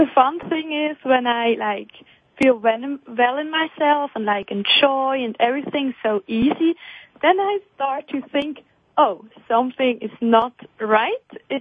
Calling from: Switzerland; I'm calling in from Switzerland.

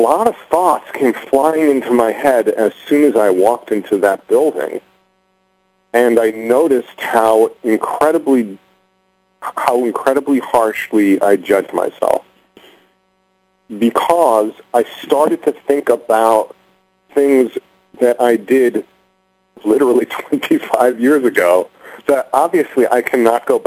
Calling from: New York City, New York, United States; I'm calling from New York City.

